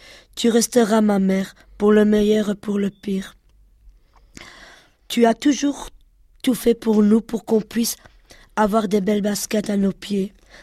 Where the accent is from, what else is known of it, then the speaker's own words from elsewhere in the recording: Schaerbeek, Brussels, Belgium; J'habite dans un quartier, on va dire, il y a un peu de tout, mais on va dire plus de Marocains. Je suis une vraie bruxelloise, plus scarbercoise que bruxelloise.